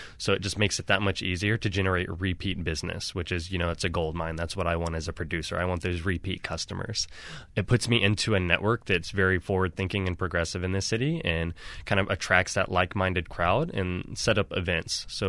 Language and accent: English; Shreveport, Louisiana, United States; I'm from Shreveport, Louisiana originally, and there's an old institution in Shreveport called Strawn's.